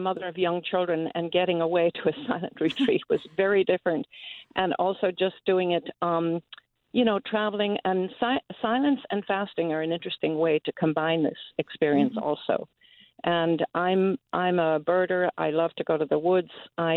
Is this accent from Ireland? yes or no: yes; Ireland; I was sharing with the person who takes your calls that I grew up in Ireland